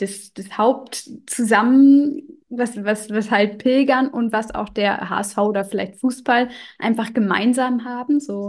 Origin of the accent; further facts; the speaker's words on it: Northern Germany, Germany; ich komme ja auch aus dem Norden